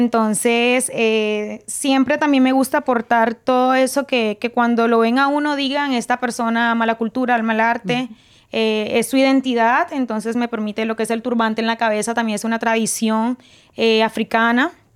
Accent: Cartagena, Bolívar, Colombia; yo vengo de la ciudad de Cartagena de Indias

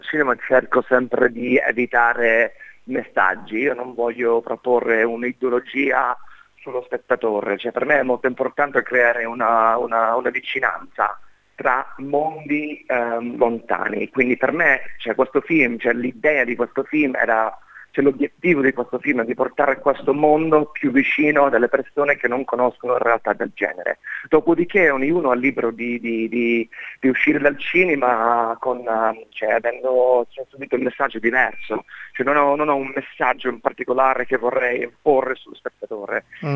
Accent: Monte Porzio Catone, Lazio, Italy; Allora, io sono cresciuto tra Monteporcio Cattone, che è nei Castelli Romani, c'è nel sud di Roma, dove ci sono

